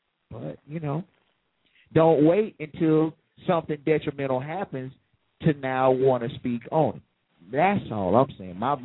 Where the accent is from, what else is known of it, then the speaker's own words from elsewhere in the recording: the South, United States; You know, I grew up in the South.